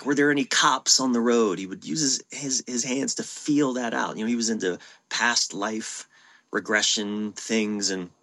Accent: East Coast, United States; now in California, United States; I'm from the East Coast and going away from the ocean meant going west. Out here in California, going away from the ocean means going east, and that always kind of trips me up.

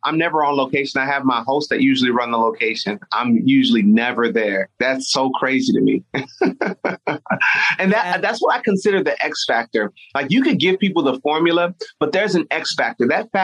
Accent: Nigeria; I didn't want to because I'm Nigerian and we like money.

